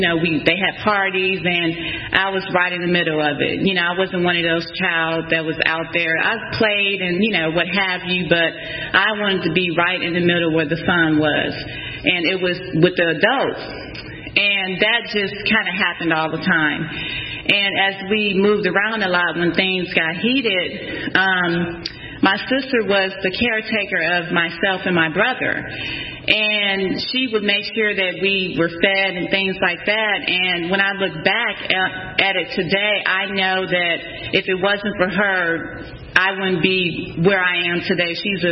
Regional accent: Forest City, Arkansas, United States; born there; So what it was like, I was born in Forest City, Arkansas, but I was not raised there.

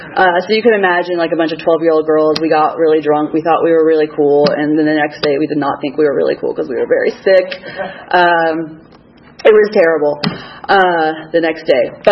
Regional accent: Miami, Florida, United States; because it was like I grew up in Miami, my friends, my father was there. I didn't want to leave

